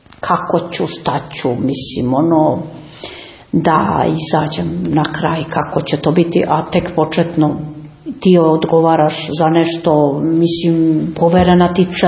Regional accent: Serbia; pa ja sam iz daljine iz Srbije

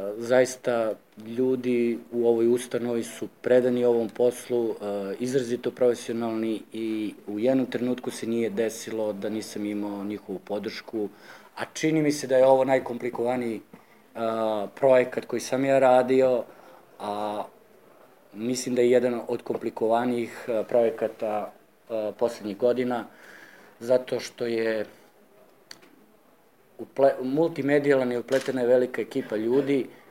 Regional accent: Kragujevac, Šumadija, Serbia; ja sam Kragujevčanin

